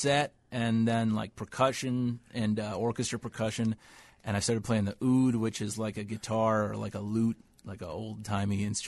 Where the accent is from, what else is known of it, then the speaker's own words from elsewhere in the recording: Detroit, Michigan, United States; A friend of mine from back in my hometown of Detroit.